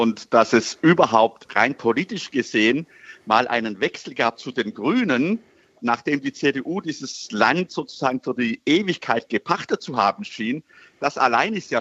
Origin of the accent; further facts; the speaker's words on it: Baden-Württemberg, Germany; Wobei, ich komme nicht aus Württemberg, streng genommen. Oberschwaben ist was anderes.